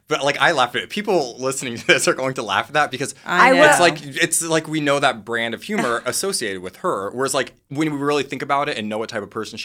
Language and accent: English; Midwest, United States; No, but to me, like, I'm from the Midwest, you see it from the outside, and it's all very sparkly and exciting.